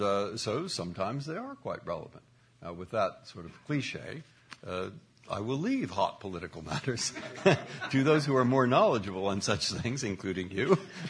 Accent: United States; but this is my view as an American, that we have a form of jurisprudence

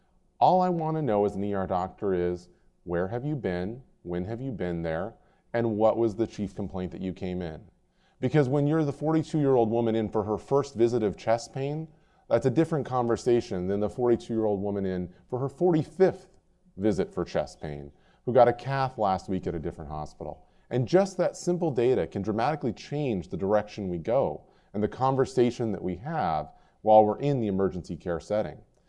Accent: Washington, United States; from Washington State.

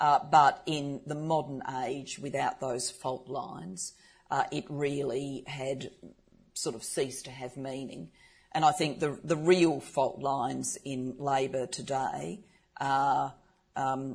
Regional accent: Adelaide, South Australia, Australia; And when I was growing up in Adelaide

